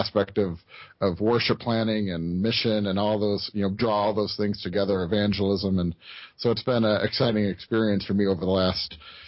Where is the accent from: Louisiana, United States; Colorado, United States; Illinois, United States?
Illinois, United States; Schaumburg; I grew up in the Chicago area too, but I actually grew up more of a White Sox fan.